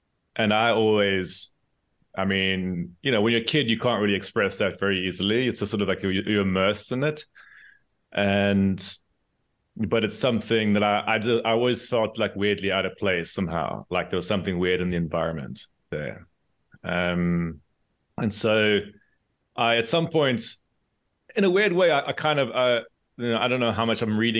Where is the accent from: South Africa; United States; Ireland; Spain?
South Africa; moved away as an adult; also born or lived in London; South Africa.